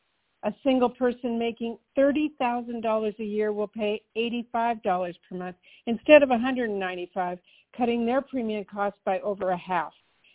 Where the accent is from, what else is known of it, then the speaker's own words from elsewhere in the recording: Washington, United States; The exchange in my home state of Washington